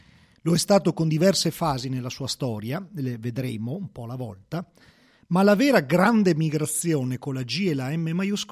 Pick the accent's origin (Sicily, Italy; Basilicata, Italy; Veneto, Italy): Veneto, Italy; perché noi sappiamo da veneti e da polesani